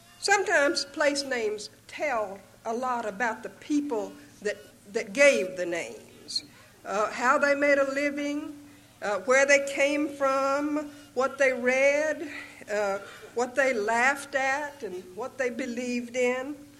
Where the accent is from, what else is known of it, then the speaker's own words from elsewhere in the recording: Gainesville, Florida, United States; like the name of my hometown, Gainesville, that honors the memory of General Edmund Pendleton Gaines